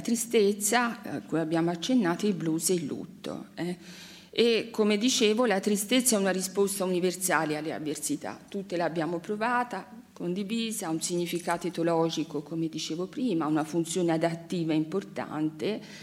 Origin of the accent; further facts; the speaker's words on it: Pisa, Tuscany, Italy; born there; also born or lived in Milan; siamo a Milano e che è la mia città adottiva, perché sono nata a Pisa, ma passo il 50% del mio tempo qui a Milano per lavoro, ormai mi sono anche affezionata alla città